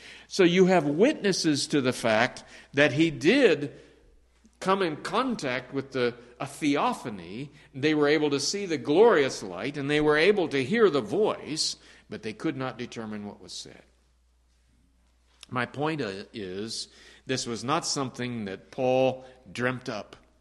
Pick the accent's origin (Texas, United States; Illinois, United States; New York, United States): Texas, United States; I've always pictured in my mind being a Texan of somebody barefoot walking up to a cactus and start kicking it.